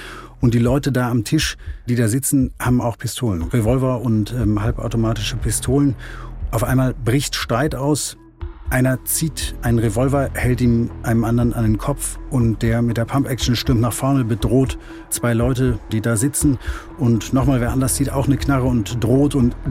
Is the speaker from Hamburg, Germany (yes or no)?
yes; Hamburg, Germany; Und darum hat sich bei uns in der Stadt, ich bin ja Hamburger